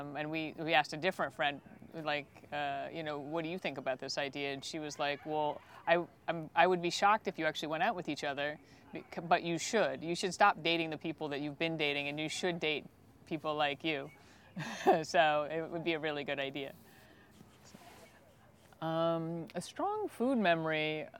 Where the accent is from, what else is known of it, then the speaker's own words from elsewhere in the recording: Michigan, United States; born there; now in Bronx, United States; I wasn't born in New York City. I was born in Northern Michigan, but I've lived in the Bronx for since 2016.